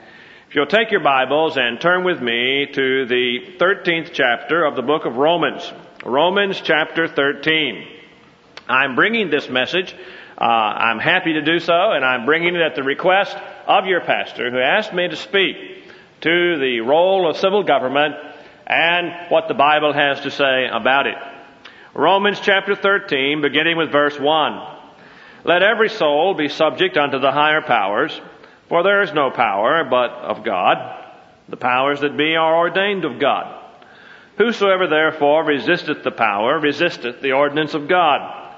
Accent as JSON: {"language": "English", "region": "Southern United States", "country": "United States", "said": "came out somewhere just south of the Mason-Dixon line. So that'll help you to identify my accent."}